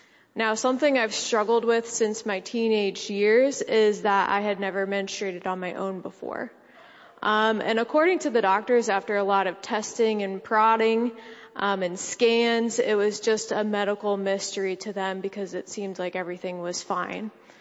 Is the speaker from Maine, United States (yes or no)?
no; Hudson, Ohio, United States; I grew up in Hudson most of my life.